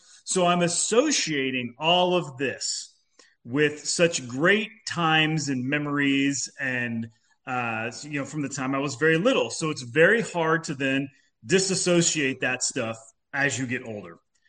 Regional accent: Oklahoma, United States; And I grew up in Oklahoma, and all of their my parents' family were both all on the East Coast.

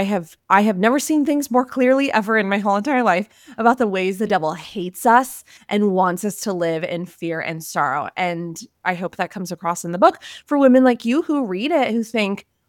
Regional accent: Los Angeles, California, United States; So I'm a wife, I'm a mother to three little ones here in California. I was raised in Los Angeles.

